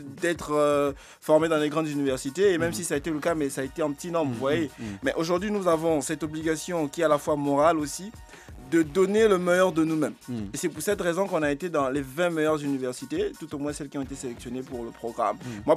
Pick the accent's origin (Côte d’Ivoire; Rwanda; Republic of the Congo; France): Republic of the Congo; Pointe-Noire; Je viens de la République du Congo-Brazzaville, plus précisément de la ville de Pointe-Noire, la ville côtière.